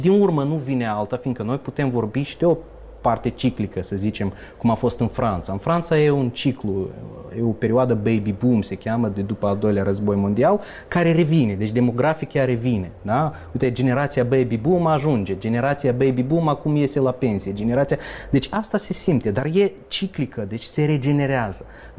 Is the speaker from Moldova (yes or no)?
yes; Bălți, Moldova; Eu sunt bălțean, da? Și sunt, fiind bălțean, sunt moldovean sau basarabean. Fiind basarabean, sunt moldovean și fiind moldovean, sunt român.